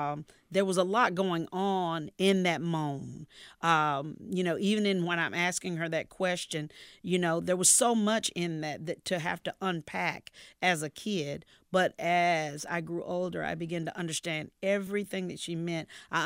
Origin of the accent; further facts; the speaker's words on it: Garner, North Carolina, United States; Oh, well, Garner was great. It was amazing.